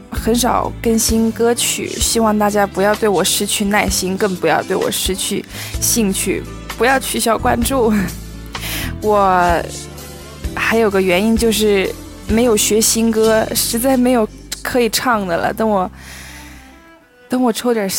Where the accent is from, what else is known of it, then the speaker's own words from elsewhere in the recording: Austria; accent: Austrian German; first language German; Chinese is a second language; 因为我从小说德语，然后这边欧洲的人都嘲笑奥地利的人说德语，就是像农民一样，我真的就是农民口音